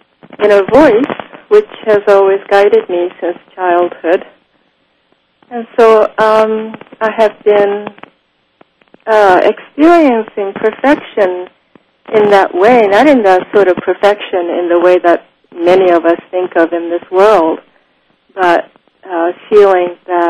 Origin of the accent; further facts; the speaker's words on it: Japan; I was born and raised in Japan. My father was a Buddhist. My mother was a Christian.